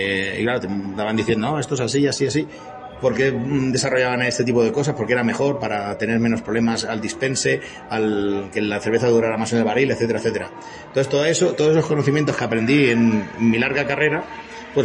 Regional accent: Barcelona, Catalonia, Spain; yo soy de Barcelona

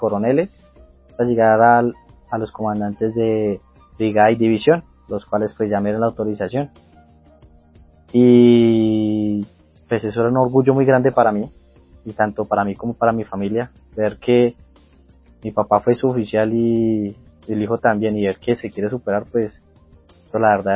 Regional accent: Medellín, Antioquia, Colombia; also born or lived in Nariño; Mi familia pues es campesina por parte de mi papá. Después de los 6 años salimos para la ciudad de Medellín y yo me crié ya con mi papá y mamá.

